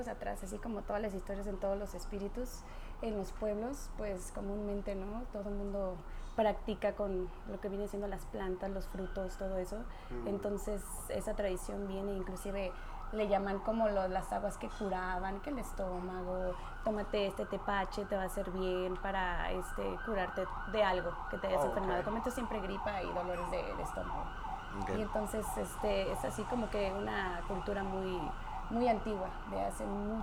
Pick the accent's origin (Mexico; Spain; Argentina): Mexico; Somos la cultura mexicana en cuestión de gastronomía y todo lo que tiene que ver con bebidas.